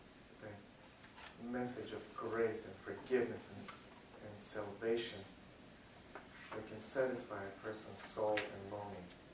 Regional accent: Kazakhstan; I was born and raised in Kazakhstan, so all my relatives, all my cousins, they're all there. They're second and third generation already

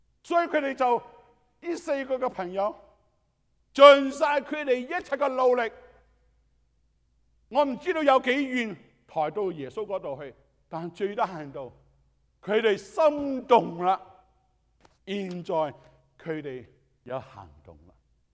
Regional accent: United States; 我们美国人很喜欢 privacy

